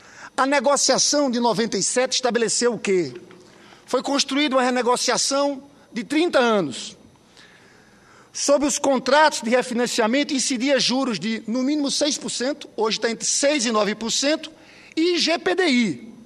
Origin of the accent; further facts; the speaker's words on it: Paraíba, Brazil; now in Rio de Janeiro, Brazil; Esse senador que fala aqui representa o Estado do Rio de Janeiro, mas é nordestino, sou paraibano.